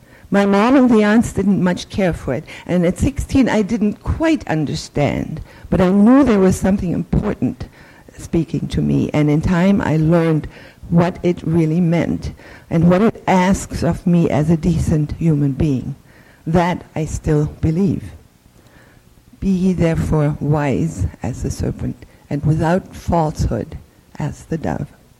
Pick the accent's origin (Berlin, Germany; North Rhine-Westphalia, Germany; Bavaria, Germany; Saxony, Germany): Berlin, Germany; I grew up in Berlin, Germany, a very sheltered and much loved only child. None of the members of my small family were churchgoers, nor were they religion bashers or atheists.